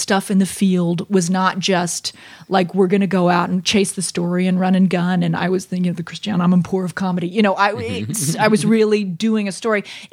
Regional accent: Orlando, Florida, United States; My hometown.

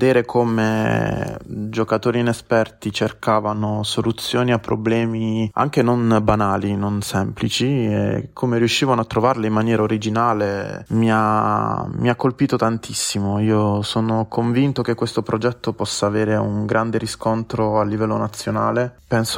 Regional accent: Bari, Apulia, Italy; vengo da Bari

